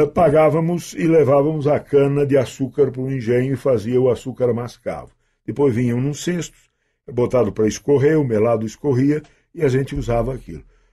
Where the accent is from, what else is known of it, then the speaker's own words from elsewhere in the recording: Urussanga, Santa Catarina, Brazil; Eu sou de Uruçanga, no sul de Santa Catarina, uma cidade de colonização italiana, de migração do Vêneto, no final do século XIX.